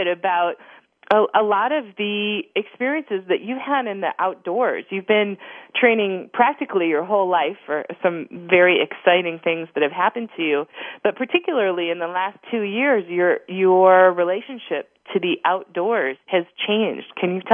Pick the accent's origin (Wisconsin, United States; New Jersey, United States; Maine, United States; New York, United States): Wisconsin, United States; Appleton; also born or lived in Green Bay; I was living in Green Bay, Wisconsin. I'm from Appleton.